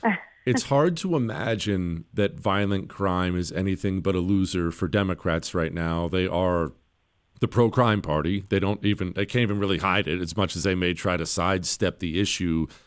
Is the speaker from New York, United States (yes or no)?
no; Toronto, Ohio, United States; I grew up very close to Pittsburgh when I was a young kid. I was born in Ohio, but we lived in Toronto, Ohio, tiny, tiny town on the Ohio River.